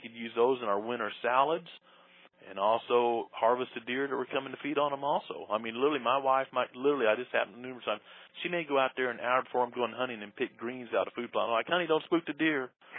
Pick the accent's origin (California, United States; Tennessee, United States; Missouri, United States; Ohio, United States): Missouri, United States; Because, I mean, I'm from Missouri. I've never been in a hurricane before.